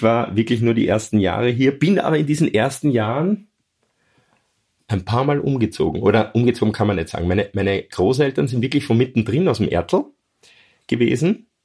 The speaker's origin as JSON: {"language": "German", "town": "Schörfling", "region": "Upper Austria", "country": "Austria", "tie": "born or raised there", "also_born_or_lived": "Wels"}